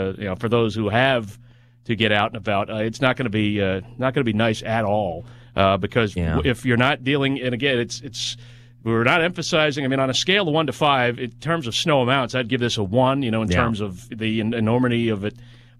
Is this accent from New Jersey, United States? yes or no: yes; New Jersey, United States; I mean, I grew up in New Jersey, and, you know, we're talking elementary school 40 years ago.